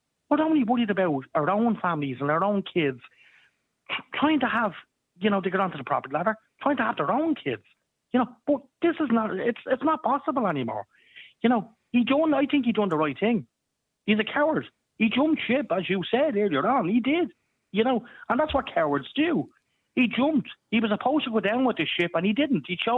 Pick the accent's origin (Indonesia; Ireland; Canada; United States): Ireland; he could have listened to us, Niall, as Irish people.